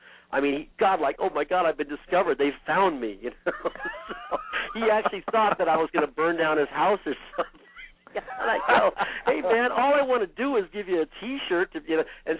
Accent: Malibu, California, United States; we were beach guys. I mean, we grew up in Malibu, home of the stars

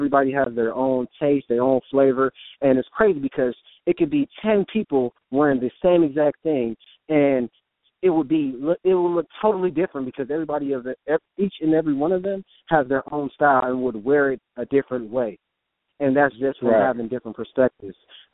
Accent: Gardena, California, United States; I grew up in Gardena. Single household, my mom, and didn't really have much of a father figure.

